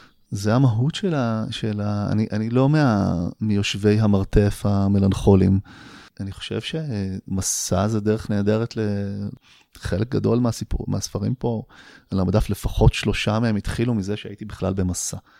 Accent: Jerusalem, Jerusalem District, Israel; משהו אולי בזה שגדלתי פה קצת, ואולי גם בעיר עצמה

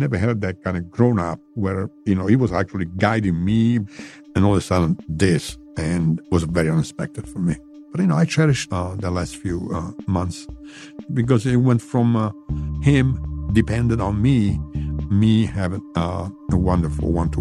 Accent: Rome, Lazio, Italy; English is a second language; When I grew up in Rome, I know I left all my friends same age with, you know, smoking a couple of joints here.

